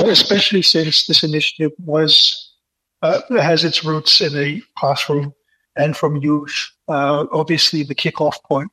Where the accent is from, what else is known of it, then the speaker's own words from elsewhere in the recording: Tonga; Because, like, I'm born and raised in Tonga.